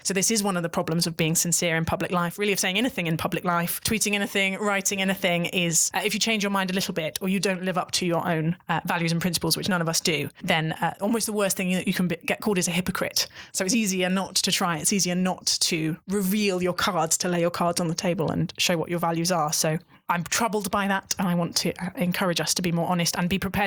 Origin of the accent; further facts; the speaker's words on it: United Kingdom; also emotionally awkward as a British person to be sincere and honest about the things that we hold sacred, because our wonderful national trait of irony